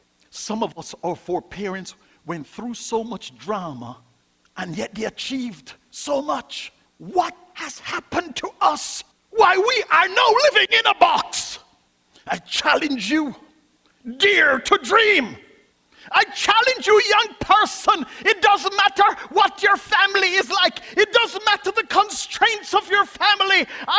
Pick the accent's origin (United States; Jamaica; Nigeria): Jamaica; I'm from Jamaica.